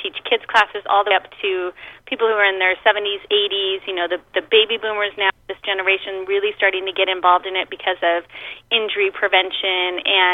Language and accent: English; Pocatello, Idaho, United States; moved away as an adult; also born or lived in New York City; I'm originally from Pocatello, Idaho, and I moved to New York to go to NYU